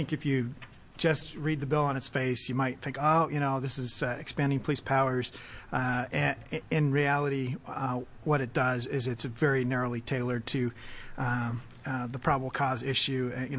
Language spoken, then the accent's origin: English; Bend, Oregon, United States; I am from Bend and represent Bend, Redmond, Tumalo, and Sun River in Senate District 27.